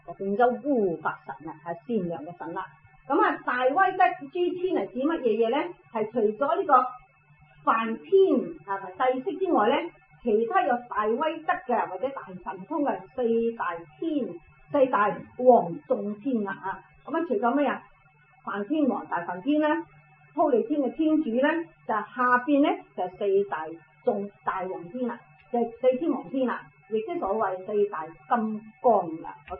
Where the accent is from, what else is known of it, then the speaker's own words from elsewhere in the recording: China; 所以咧，我哋中國人又好，印度人又好，一唔落雨咧，就祈求天龍降雨啦